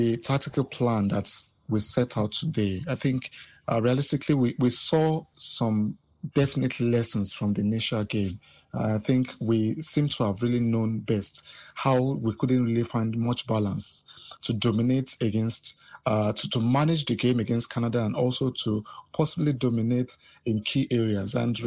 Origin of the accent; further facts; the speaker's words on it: Nigeria; a great time to feel like one being a Nigerian and also supporting the Super Falcons.